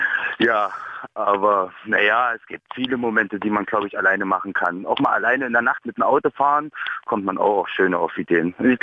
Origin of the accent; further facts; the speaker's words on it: Hamburg, Germany; Ich komme aus Hamburg.